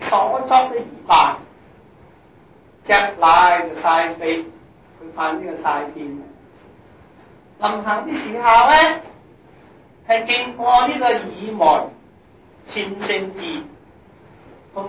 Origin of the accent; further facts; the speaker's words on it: Guangdong, China; 但我哋广东人咧就占咗范人嗰个江啊